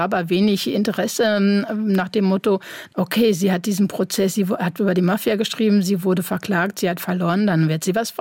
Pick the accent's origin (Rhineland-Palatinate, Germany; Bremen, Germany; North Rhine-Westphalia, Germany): North Rhine-Westphalia, Germany; Ich bin im Ruhrgebiet aufgewachsen